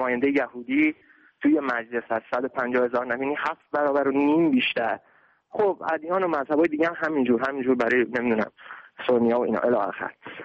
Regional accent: Iran; ما ایرانی هستیم، اکثر ما ایرانی ها مسلمان.

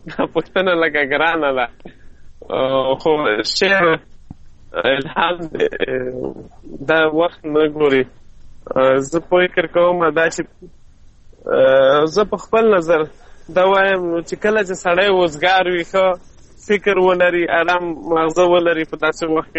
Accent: Mandozai, Khost, Afghanistan; now in Saudi Arabia; زه د خوست مندوزۍ ولسوالۍ یم د خان کلي د شبوخیل اوسېدونکی یم.

